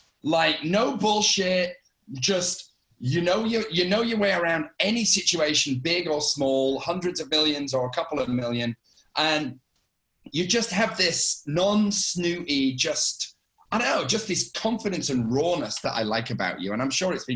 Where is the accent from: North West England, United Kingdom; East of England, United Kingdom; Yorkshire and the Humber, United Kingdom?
Yorkshire and the Humber, United Kingdom; Leeds; Leeds, my hometown in Northern England